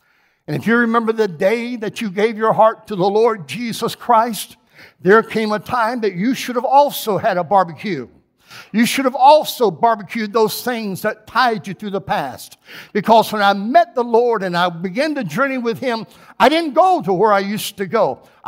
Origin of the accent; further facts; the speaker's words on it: South Carolina, United States; We have a guest from South Carolina, Melinda, from back in my hometown.